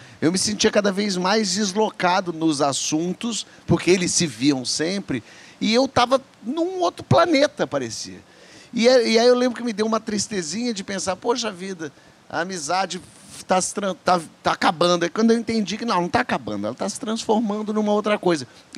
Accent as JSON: {"language": "Portuguese", "region": "São Paulo", "country": "Brazil", "tie": "born or raised there", "moved": "as an adult", "lives_now": "Rio de Janeiro, Brazil", "said": "Eu lembro quando eu vim morar no Rio, aconteceram duas coisas muito marcantes. Eu vivi a vida inteira em São Paulo, tenho meus amigos todos de infância, são de São Paulo"}